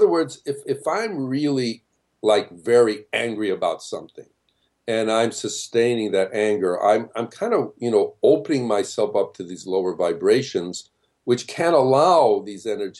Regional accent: Midwest, United States; So, you know, I came from the Midwest originally

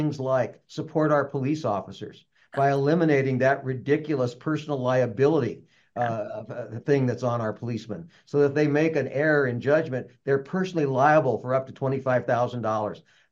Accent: Denver, Colorado, United States; I was born in raised in North Denver, went to Catholic grade school there, Catholic high school at Cathedral on 19th and Logan. I did my undergraduate work at CU Boulder and went to law school at the University of Denver.

